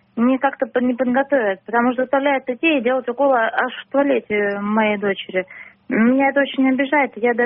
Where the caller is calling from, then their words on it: Moscow, Russia; я звоню из Москвы.